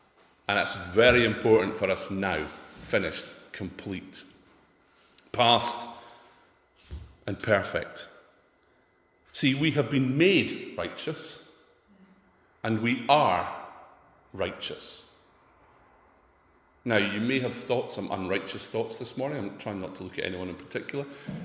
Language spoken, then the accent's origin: English; Scotland, United Kingdom; You know, I was born Scottish. I don't drink whiskey and eat haggis to be Scottish. I am Scottish.